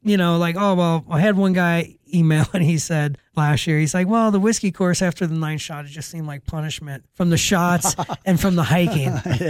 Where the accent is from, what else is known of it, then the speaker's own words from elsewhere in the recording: Ohio, United States; You know, because, you know, growing up in Ohio, the reason I started archery hunting at 15 years old was because you get 1 week with a shotgun.